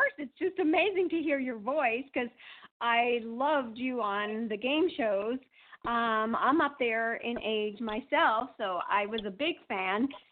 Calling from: Arizona, United States; I'm calling from Arizona

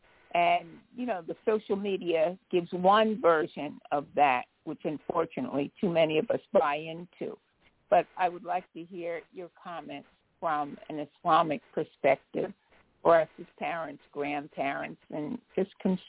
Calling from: Florida, United States; I'm calling from Florida.

